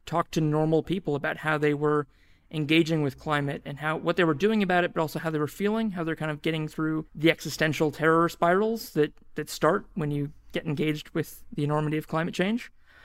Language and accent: English; New Zealand; I am in New Zealand and I'm a Kiwi under that. Like all New Zealanders, Kiwis.